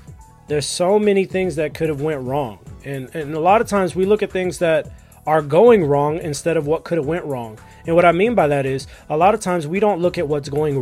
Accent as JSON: {"language": "English", "country": "United States", "lives_now": "Los Angeles, United States", "said": "I'm from America. I live in Los Angeles"}